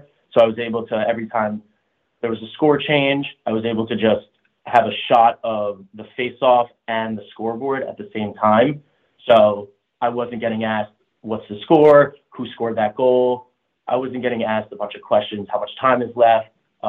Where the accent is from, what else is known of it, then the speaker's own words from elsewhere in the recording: Long Island, New York, United States; I'm from Long Island, New York